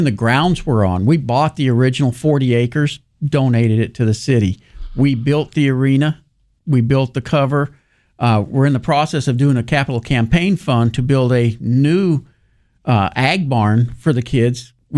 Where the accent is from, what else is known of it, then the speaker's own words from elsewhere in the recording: Pasadena, California, United States; I grew up in Pasadena.